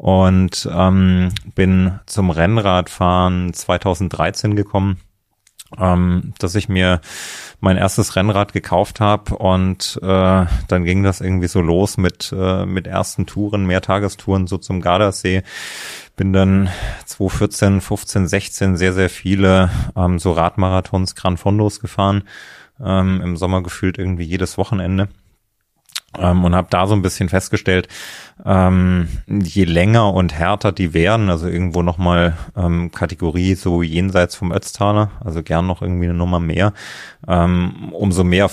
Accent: Thuringia, Germany; moved away as an adult; ich bin in Thüringen aufgewachsen im Mittelgebirge.

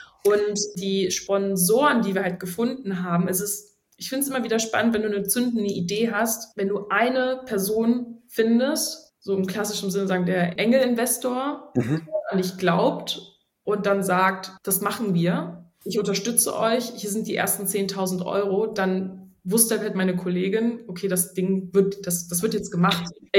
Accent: Neuss, North Rhine-Westphalia, Germany; born there; Ja, ich bin in Neuss geboren

